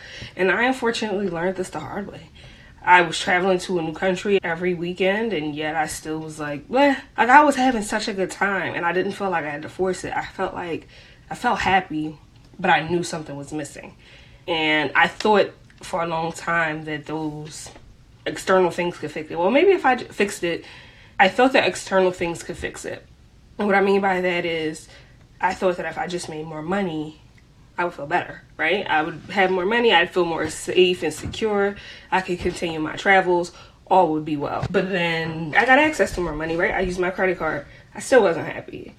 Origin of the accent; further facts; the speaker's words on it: Philadelphia, Pennsylvania, United States; I grew up in Philly, born and raised. So Philly, for example, is one of my homes. It'll always be home.